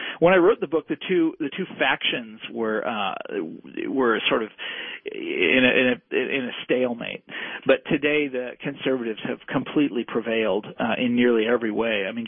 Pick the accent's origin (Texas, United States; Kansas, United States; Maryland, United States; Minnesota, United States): Kansas, United States; let's talk about Kansas, my home state. I'm from the suburbs of Kansas City.